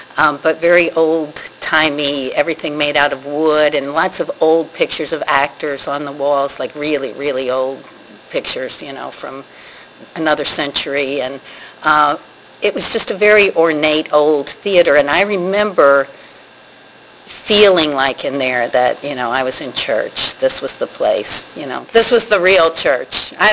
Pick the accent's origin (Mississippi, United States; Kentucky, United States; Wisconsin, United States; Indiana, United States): Kentucky, United States; Louisville; I grew up in Louisville, Kentucky. There's a lot of art there. There was, even when I was a kid.